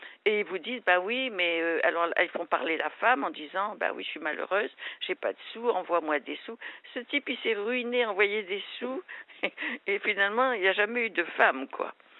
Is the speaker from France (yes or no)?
no; Madagascar; moved away as an adult; je suis née à Madagascar. Je ne suis pas malgache. Je suis née de parents mauriciens.